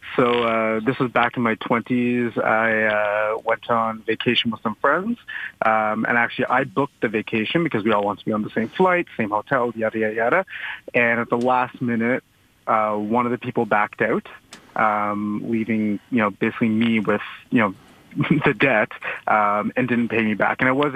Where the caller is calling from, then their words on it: Toronto, Ontario, Canada; I'm calling from Toronto.